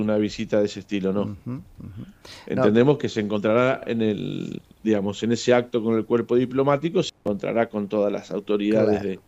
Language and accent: Spanish; Argentina; y ya sabemos cómo somos los argentinos en esto, nos volcamos a la calle.